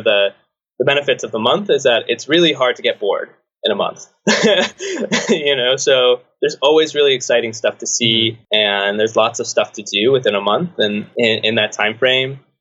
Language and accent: English; United States; I think as an American, you have all these conceptions in your head of Serbia